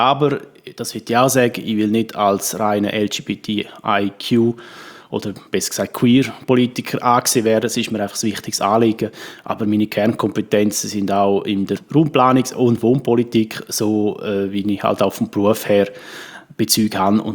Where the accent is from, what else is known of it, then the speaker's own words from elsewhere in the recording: Chur, Graubünden, Switzerland; now in Zurich, Switzerland; schon lange hier in Zürich daheim. Ursprünglich komme ich aus Chur. Das hört man hoffentlich noch. Ich gebe mir auch recht Mühe, dass man das noch hört, weil es ist immer so ein bisschen ein Bonusfaktor hier in Zürich, wenn man den Dialekt hat.